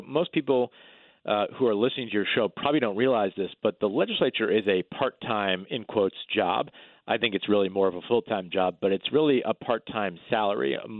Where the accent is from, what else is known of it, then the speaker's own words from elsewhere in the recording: Guilford, Connecticut, United States; It's my hometown of Guilford and then half of the town of Brantford.